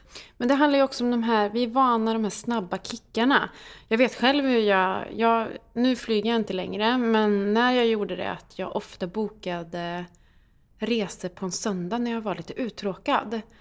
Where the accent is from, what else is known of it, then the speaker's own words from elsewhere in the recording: Karlstad, Värmland, Sweden; om vi är på en gräsplätt i Karlstad där jag kommer ifrån